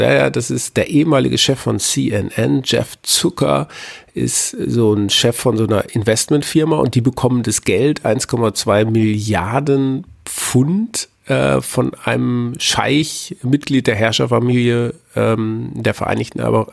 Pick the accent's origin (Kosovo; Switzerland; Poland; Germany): Germany; North Rhine-Westphalia; die Neue Westfälische, wo ich herkomme, sozusagen aus Ostwestfalen.